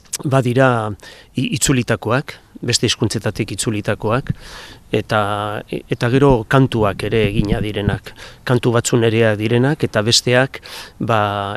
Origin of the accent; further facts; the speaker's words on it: San Sebastián, Basque Country, Spain; born there; also born or lived in Lezo; ni sortzez Donostiarra naiz